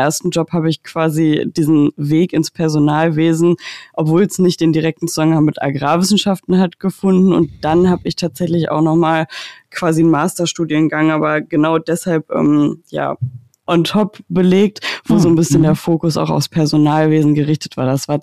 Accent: Lower Saxony, Germany; now in Cologne, Germany; Also ich komme eigentlich auch aus der Nähe von Göttingen, da bin ich groß geworden und bin dann nach Köln gezogen für diese erste Position

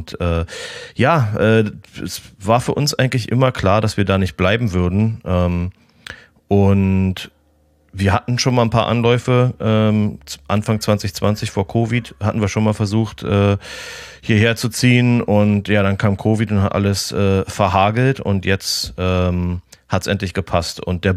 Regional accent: Berlin, Germany; Gerade für mich als Berliner schwierig. Und für mich ist es natürlich einfach. Ich habe die ersten 30 Jahre meines Lebens in Berlin verbracht.

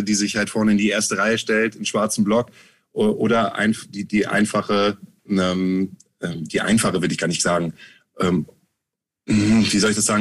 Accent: Germany; Wir sind weiß, wir sind heterosexuell, wir kommen aus Deutschland.

